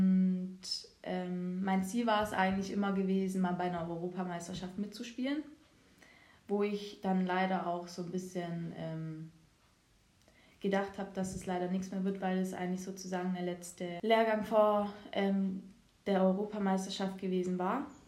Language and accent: German; Ravensburg, Baden-Württemberg, Germany; Also ich komme ja aus Ravensburg und der nächste Verein war da eigentlich in Stuttgart.